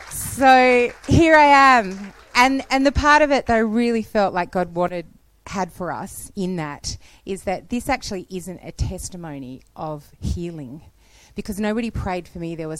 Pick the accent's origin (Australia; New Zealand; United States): Australia; accent: Australian; I'm from Australia, if you didn't already notice by the accent.